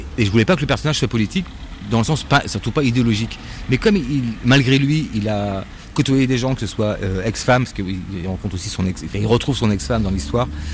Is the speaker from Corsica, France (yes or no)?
no; Brittany, France; Bon, moi, je suis breton.